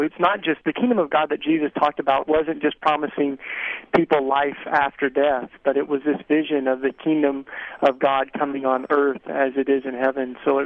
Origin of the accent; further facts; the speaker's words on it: United States; my ultimate allegiance is not just as an American